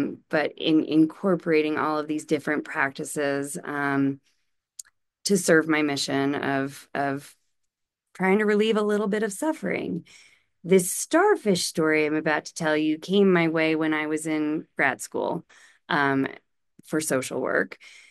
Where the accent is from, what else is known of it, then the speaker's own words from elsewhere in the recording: Boston, Massachusetts, United States; Boston! I grew up in the Boston area.